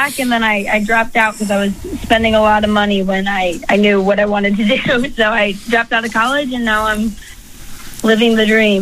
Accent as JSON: {"language": "English", "town": "Maryville", "region": "Tennessee", "country": "United States", "said": "I am from Knoxville. Well, I'm from Maryville, but Knoxville is the easy answer because most people know where that is."}